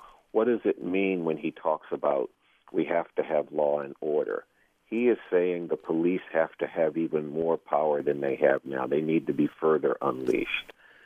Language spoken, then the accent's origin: English; New York, United States; But look, I'm from New York.